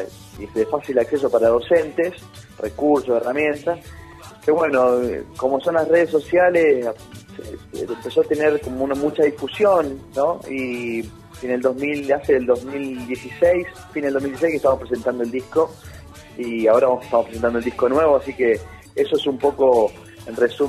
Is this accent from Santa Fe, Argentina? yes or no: yes; Santa Fe, Argentina; santafesino, que también docente, músico, recreólogo